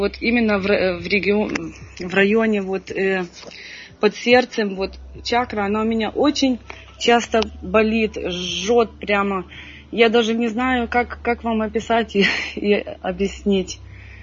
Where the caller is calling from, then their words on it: Germany; я звоню из Германии